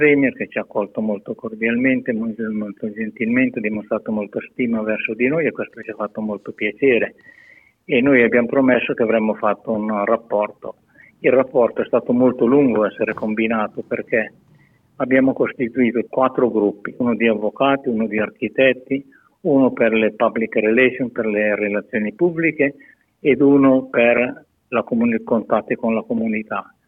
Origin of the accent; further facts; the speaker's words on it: Brallo di Pregola, Lombardy, Italy; born there; io sono nato a Bralo di Pregora, sull'Appennino Pavese, in provincia di Pavia. E quando sono nato nel 37